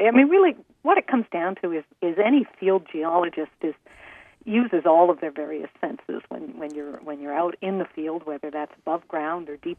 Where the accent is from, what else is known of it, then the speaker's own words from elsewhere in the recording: Canada; I'm a Canadian, and when I was doing graduate research here back about 20 years ago